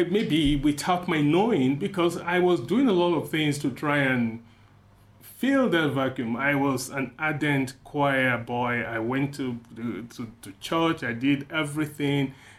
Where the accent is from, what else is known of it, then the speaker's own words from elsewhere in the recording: Nigeria; Well, yeah, growing up in Nigeria, which is a very multicultural environment, it was quite interesting, educative and challenging.